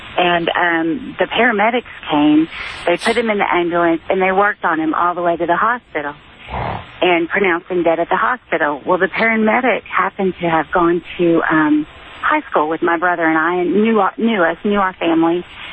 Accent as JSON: {"language": "English", "region": "Texas", "country": "United States", "tie": "born or raised there", "said": "Yeah, I just wanted to say that, you know, I grew up in Texas"}